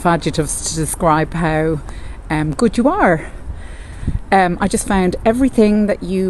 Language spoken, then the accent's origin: English; Ireland; Because I'm from Ireland, they're a little bit behind with meds and stuff.